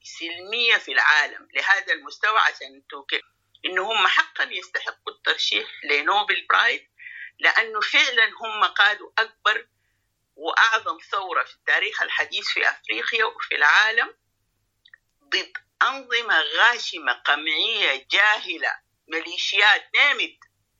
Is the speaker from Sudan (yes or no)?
yes; Sudan; لو حتى احنا عندنا رؤى جميعا كسودانيين بغض النظر عن الخلفيات الأيديولوجية